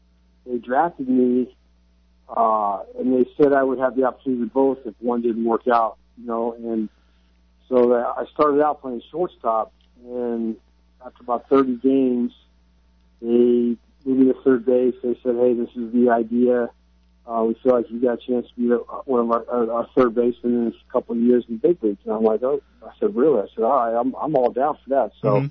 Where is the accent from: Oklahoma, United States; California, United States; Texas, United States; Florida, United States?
Florida, United States; Clearwater; Well, I guess, you know, in Clearwater, I definitely was a Phillies fan growing up